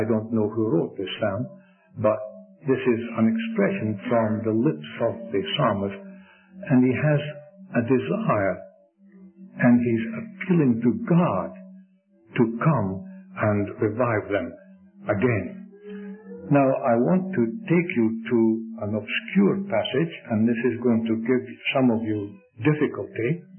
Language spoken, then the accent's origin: English; Scotland, United Kingdom; Being a Scot, I like to mention sometimes one of the sayings of our Scottish national poet